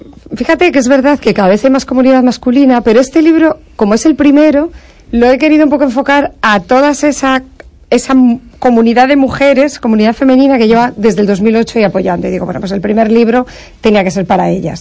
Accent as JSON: {"language": "Spanish", "town": "A Coruña", "region": "Galicia", "country": "Spain", "said": "vuelvo cada mes, cada dos meses. Pero yo sigo siendo de La Coruña."}